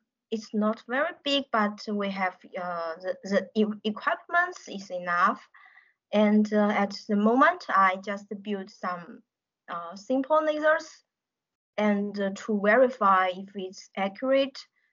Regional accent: Hefei, Anhui, China; My hometown, the name of my hometown is, the city name of my hometown is Hefei.

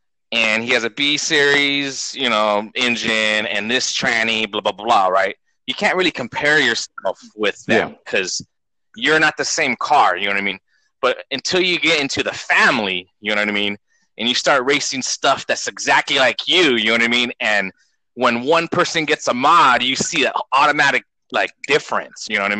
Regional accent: San Diego, California, United States; So I'm from San Diego, and you know, the heart of our auto enthusiasts, audio too, I guess.

